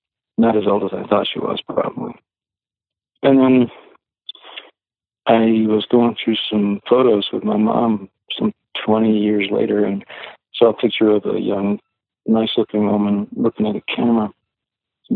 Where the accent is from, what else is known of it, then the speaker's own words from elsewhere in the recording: Meridian, Mississippi, United States; Mercury is sort of based on my hometown, Meridian, Mississippi. And I have, and always will, I think, have vivid memories of growing up in Meridian and the landscape and the feel of it and the smell and things there.